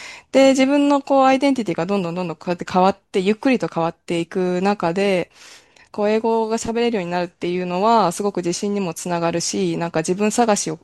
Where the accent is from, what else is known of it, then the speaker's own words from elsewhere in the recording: Yokohama, Kanagawa, Japan; 母親が群馬出身で、父親がメルボルン出身で、で、まあ、ハーフとして横浜市で、まあ、小さな町で育っていて、で、大学卒業まではずっと日本にいました。